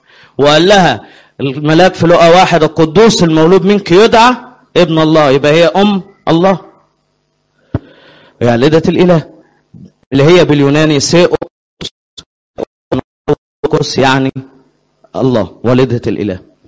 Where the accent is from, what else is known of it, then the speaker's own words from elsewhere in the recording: Upper Egypt, Egypt; عندنا في الصعيد في بلد اسمها أخميم مدينة شهداء